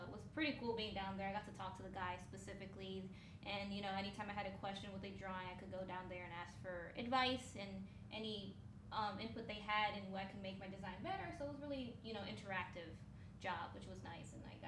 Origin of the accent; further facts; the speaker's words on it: Connecticut, United States; And I worked with Collins Aerospace back in my hometown in Connecticut, and I was doing optical manufacturing for them.